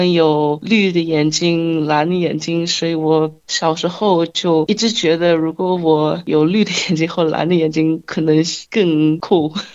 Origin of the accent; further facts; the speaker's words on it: Australia; 因为我从小到大一直住在澳洲，所以澳洲的文化我很熟悉。但是我觉得虽然我在澳洲，我旁边都是中国人，就是和我一样的出生在澳洲，但是有中国背景，